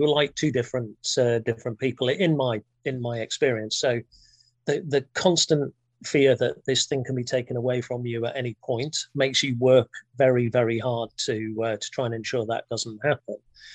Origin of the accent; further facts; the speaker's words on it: Thirsk, Yorkshire and the Humber, United Kingdom; So at about 6 or 7 years old, I think every person growing up in Thirsk harbored this desire to be a vet.